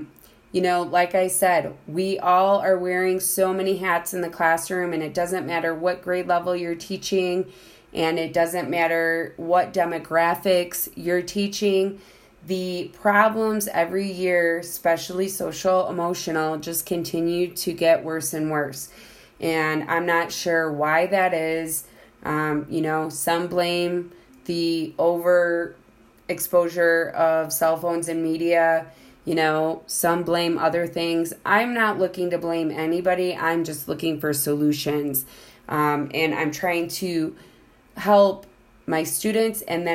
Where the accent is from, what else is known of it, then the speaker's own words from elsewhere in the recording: Illinois, United States; So I'm going back to my hometown, outside of Chicago, and I am going to meet up with her